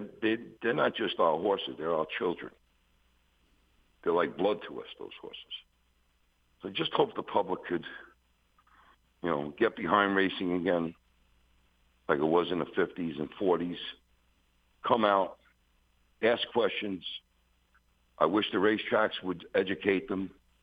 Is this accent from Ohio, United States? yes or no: no; Missouri, United States; I'm from Missouri.